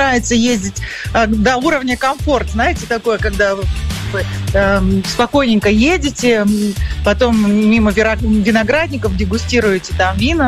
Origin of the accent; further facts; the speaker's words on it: Riga, Latvia; Я выросла в Риге. Я ходила в 22-ю школу.